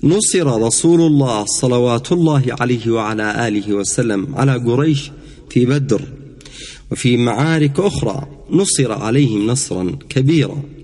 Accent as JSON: {"language": "Arabic", "country": "Yemen", "said": "ولم نسمح لهم أن يطأوا بأقدامهم بلدنا"}